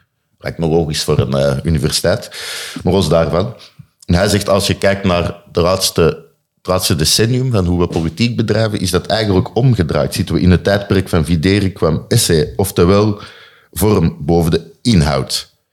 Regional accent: Belgium; Ik ga me daar als Belg niet over uitlaten.

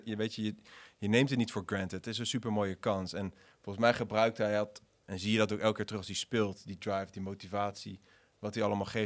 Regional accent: Netherlands; Nee, maar je staat als Nederlander, zo heb ik het ervaren, sta je toch een beetje 2-0 achter daar.

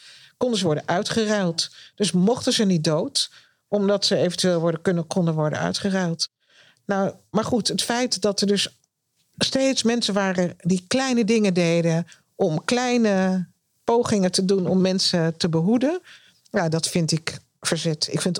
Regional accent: Netherlands; En wij zijn als Nederlanders, en zeg maar even wij, want ik denk dat moet ook inclusief zijn.

